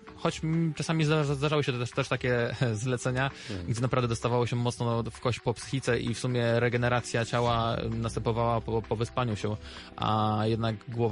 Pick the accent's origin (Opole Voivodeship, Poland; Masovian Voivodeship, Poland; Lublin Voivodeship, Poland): Lublin Voivodeship, Poland; Kraśnik; born there; now in Lublin, Poland; Ogólnie urodziłem się w Kraśniku, aczkolwiek już od takich 16 lat mieszkam w Lublinie.